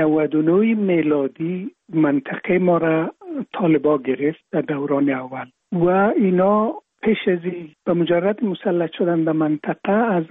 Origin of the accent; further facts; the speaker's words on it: Afghanistan; also born or lived in Iraq; سال 52 که از عراق پس اومدیم، یک ذره مرا به مشکل در مکتب پذیرفتن